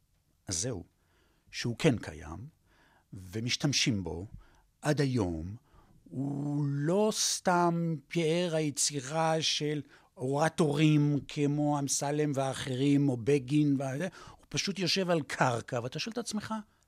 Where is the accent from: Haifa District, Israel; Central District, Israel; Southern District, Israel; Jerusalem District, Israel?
Central District, Israel; Rehovot; born there; now in Givat Brenner, Israel; אני נולדתי ברחובות, והיום אני חבר קיבוץ גבעת ברנה